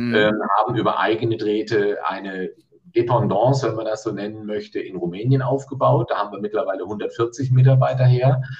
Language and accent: German; Karlsruhe, Baden-Württemberg, Germany; der Oberbürgermeister meiner Heimatstadt Karlsruhe